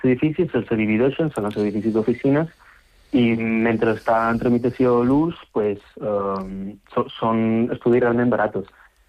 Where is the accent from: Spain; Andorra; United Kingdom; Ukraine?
United Kingdom; London; jo que venc de Londres